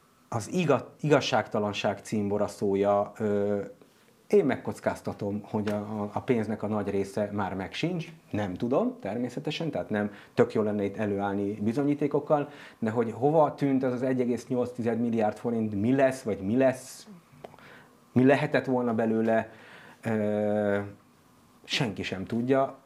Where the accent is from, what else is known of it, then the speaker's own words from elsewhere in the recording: Israel; Ráadásul így izraeliként is ezt így már megszoktam.